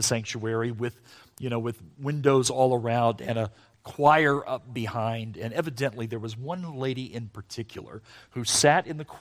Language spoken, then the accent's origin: English; Southern United States, United States; Now, I grew up in the Deep South.